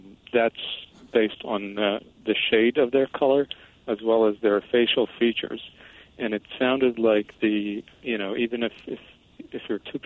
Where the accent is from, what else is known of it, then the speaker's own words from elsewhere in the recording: Iraq; I'm originally from Iraq, but I did spend 1 year in Sudan between 95 and 96.